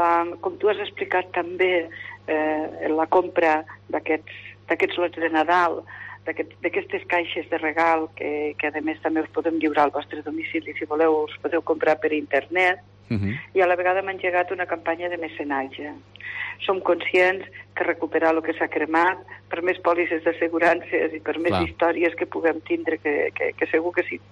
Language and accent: Catalan; Lleida, Catalonia, Spain; som gent de Lleida